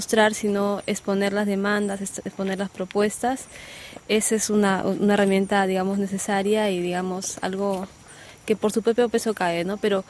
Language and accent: Spanish; Peru; Yo soy comunicadora, soy de Perú